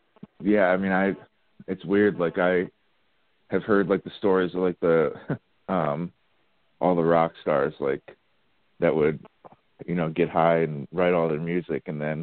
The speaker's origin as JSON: {"language": "English", "town": "Cleveland", "region": "Ohio", "country": "United States", "said": "but I'm from Cleveland. I can't help it."}